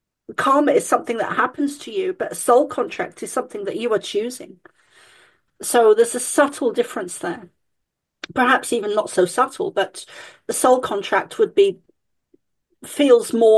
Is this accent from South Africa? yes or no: no; United Kingdom; accent: British; my mum was a Catholic and I was raised as an Irish Catholic, even with the British accent.